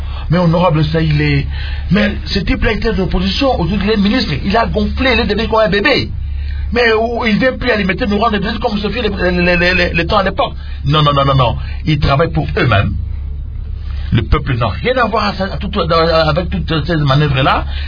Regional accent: Kinshasa, DR Congo; nous sommes des Kinois, nous sommes des Kinshasa

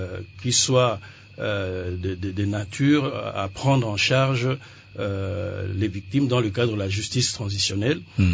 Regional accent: DR Congo; on se connaît, nous, en tant que Congolais

